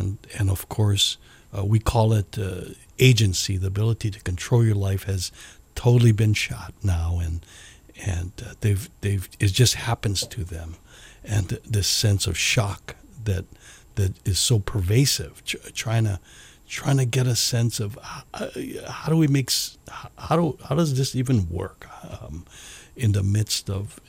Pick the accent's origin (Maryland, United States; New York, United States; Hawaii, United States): Hawaii, United States; Our experience being born and raised in Hawaii and the love we've experienced within the body of Christ here in this beautiful Isles